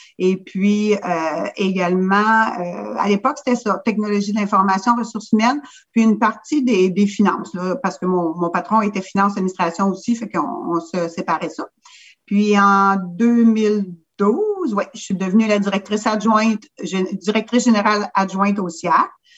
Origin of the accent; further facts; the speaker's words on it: Saint-Hyacinthe, Quebec, Canada; Moi, je viens de la région de Saint-Hyacinthe.